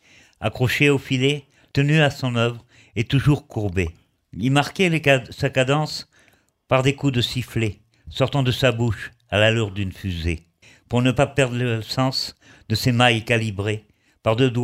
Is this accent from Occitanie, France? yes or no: no; Nouvelle-Aquitaine, France; Je suis de la Charente-Maritime.